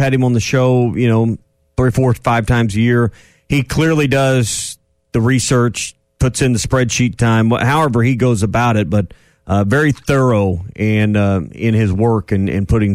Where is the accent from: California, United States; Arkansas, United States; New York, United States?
Arkansas, United States; Fort Smith; one of Steve's first jobs in television was at channels 4029 in the River Valley, which was located just off Kelly Highway on North O, which was across the street from Fort Smith Christian School, which I went